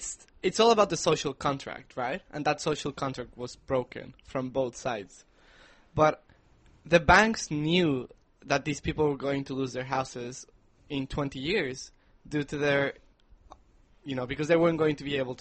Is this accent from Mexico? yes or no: yes; Mexico; because I am from Mexico, and we Mexicans see Americans that they always take out loans for everything